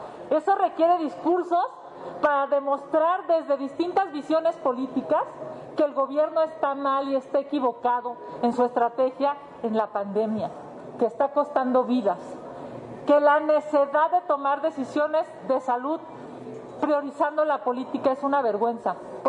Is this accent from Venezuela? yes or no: no; Mexico; hay que destacar la fortaleza de tener un bloque opositor como mexicanos